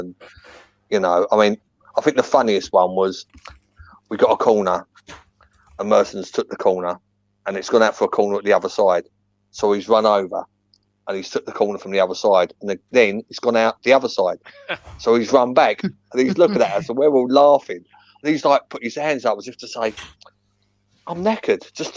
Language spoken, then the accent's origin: English; Ilford, London, United Kingdom; because I was brought up in Ilford.